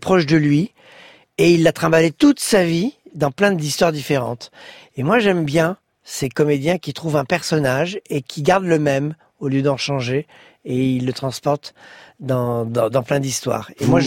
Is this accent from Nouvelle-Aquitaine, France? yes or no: yes; Bordeaux, Nouvelle-Aquitaine, France; J'avais 19 ans. Et je venais de Bordeaux.